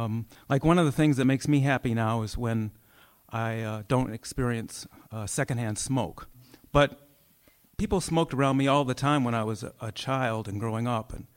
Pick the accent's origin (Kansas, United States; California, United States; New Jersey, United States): California, United States; Albany; I'm from Albany, California.